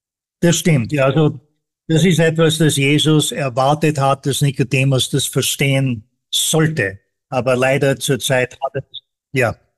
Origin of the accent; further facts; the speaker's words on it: Vienna, Austria; moved away; als gebürtiger Wiener, der doch, also fast mein halbes Leben dort verbracht hat und meine Familie ist zum Teil noch dort